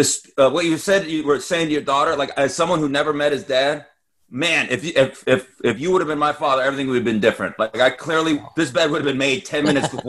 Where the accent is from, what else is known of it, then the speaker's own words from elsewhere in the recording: Las Vegas, Nevada, United States; Even though I'm from Vegas and I hate the state of Arizona, we coming to peace, baby.